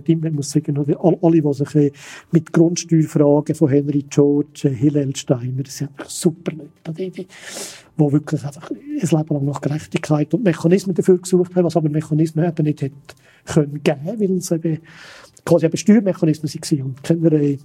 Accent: Switzerland; als Schweizer

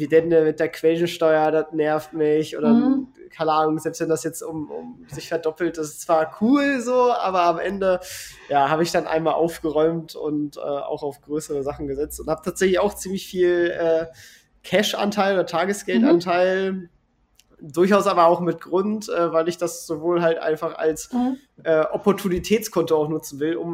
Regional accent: Kiel, Schleswig-Holstein, Germany; now in Hannover, Germany; ich komme ja nicht aus Hannover, ich wohne in Hannover, ich bin ja Kieler

